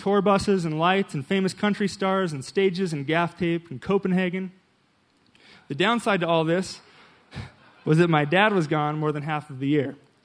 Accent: Magna, Utah, United States; I was raised out in Magna, just a few miles down the road, and I've lived here in Utah my entire life, except for a short time when I lived in Denver, Colorado.

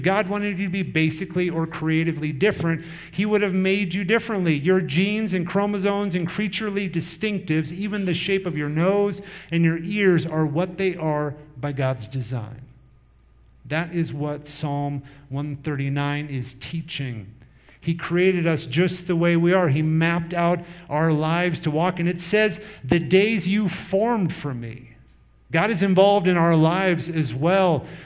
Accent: Iowa, United States; born there; I was born in Iowa in 1977.

